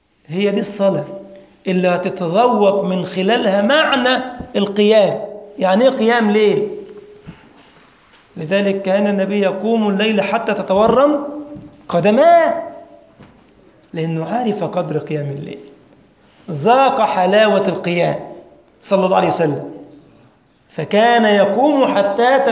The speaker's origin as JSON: {"language": "Arabic", "country": "Egypt", "said": "اللي هي الزبادي عندنا بمصر"}